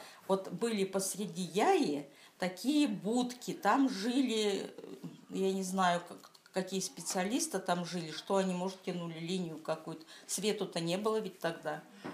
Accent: Novokuznetsk, Kemerovo Oblast, Russia; born there; Так, я родилась в 1941 году, 28 июля, в городе Сталинске. Теперь он называется Новокузнецк.

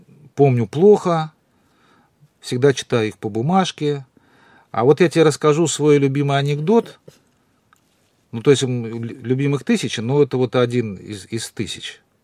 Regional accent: Saint Petersburg, Russia; born there; Я теоретик, поскольку родился в Петербурге.

